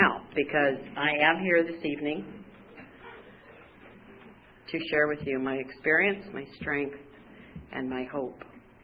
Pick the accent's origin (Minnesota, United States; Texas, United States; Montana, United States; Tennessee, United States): Montana, United States; Billings; born there; I was born in Billings, Montana. Any Montanans here?